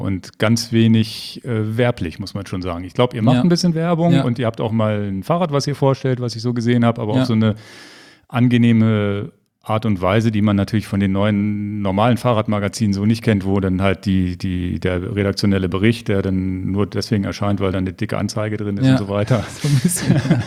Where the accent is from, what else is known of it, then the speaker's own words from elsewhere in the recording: Hanover, Lower Saxony, Germany; born there; Ich bin in Hannover geboren.